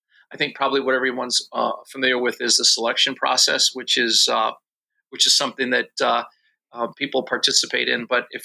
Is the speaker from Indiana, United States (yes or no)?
yes; Hammond, Indiana, United States; also born or lived in Harvey, Illinois; Yes, I live in the Chicagoland area. I grew up in Hammond, Indiana, which is part of the Chicagoland area.